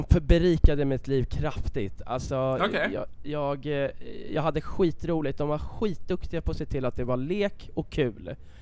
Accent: Stockholm, Stockholm County, Sweden; Jag är uppväxt på Södermalm i Stockholm.

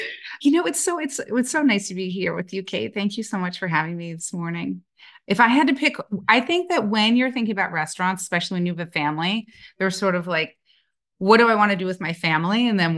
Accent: Chicago, Illinois, United States; also born or lived in Colorado; now in New York City, United States; I was born in Chicago proper, but like a lot of people, my parents felt like we needed more room. So we moved to the suburbs, and I have such a warm place in my heart for Chicago.

